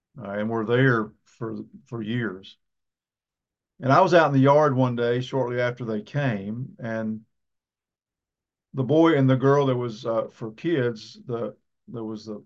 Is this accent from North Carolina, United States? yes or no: yes; Tryon, North Carolina, United States; We got new neighbors in my hometown, Tryon.